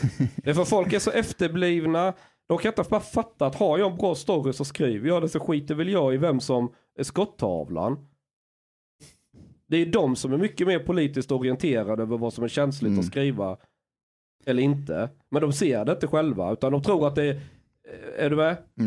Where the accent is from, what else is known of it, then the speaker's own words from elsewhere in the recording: Sweden; Men jag visar lite bilder hur det såg ut hemma i Sverige.